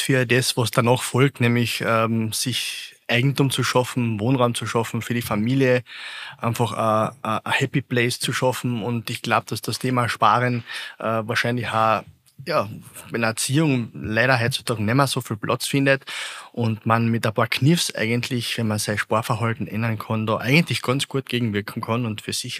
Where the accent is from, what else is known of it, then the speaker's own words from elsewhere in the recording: Carinthia, Austria; wir kommen aus Kärnten, wie man unschwer erkennen kann.